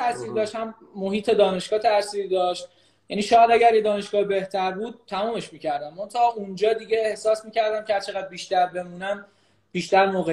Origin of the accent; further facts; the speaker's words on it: Shahr-e Rey, Tehran Province, Iran; من متولد 10 بهمن 73 هستم و تو شهر ری به دنیا اومدیم و بزرگ شدیم.